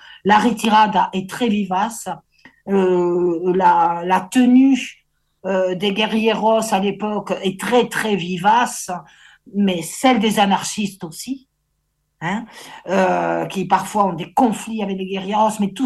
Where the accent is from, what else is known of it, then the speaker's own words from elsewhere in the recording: Occitanie, France; moi petite, j'ai grandi en Haute-Garonne, c'est à côté de l'Ariège, hein, c'est pas du tout loin.